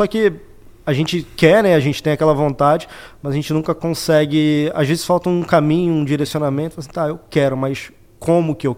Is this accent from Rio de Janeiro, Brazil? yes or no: yes; Rio de Janeiro, Brazil; É, cresci em Guadalupe, né? Basicamente, a maior parte da minha vida, todos os meus amigos, memória de infância, todas lá.